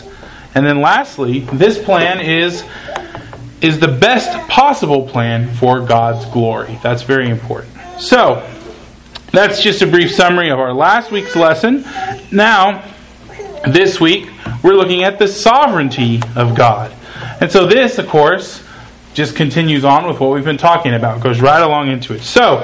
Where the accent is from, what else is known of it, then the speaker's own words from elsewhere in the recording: Texas, United States; born there; I was born in Texas.